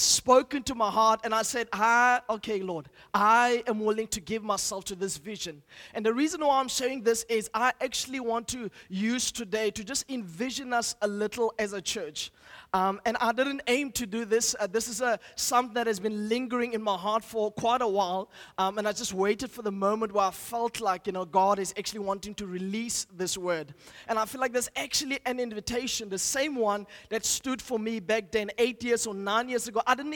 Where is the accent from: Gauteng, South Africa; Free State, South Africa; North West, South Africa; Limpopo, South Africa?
Free State, South Africa; now in Stellenbosch, South Africa; I'm not from the Western Cape. I'm from the Free State, you know, so the dusty fields of the Free State. And I was battling and struggling to actually be in Stellenbosch.